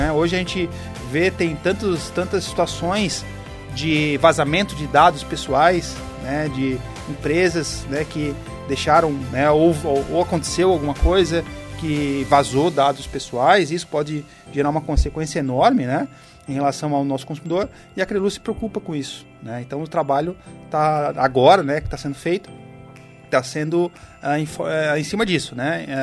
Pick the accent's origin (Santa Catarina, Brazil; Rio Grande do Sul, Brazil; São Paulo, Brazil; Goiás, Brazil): Santa Catarina, Brazil; Criciúma; eu sou de Criciúma, né, mas a gente já vem para cá há muitos anos